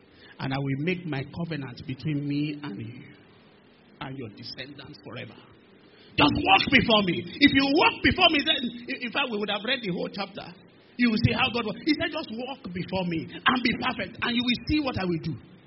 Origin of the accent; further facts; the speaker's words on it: Ibadan, Oyo, Nigeria; I didn't grow up in Lagos. I'm born and bred in Ibadan. I went to school in Ibadan. All the schools I went is in Ibadan.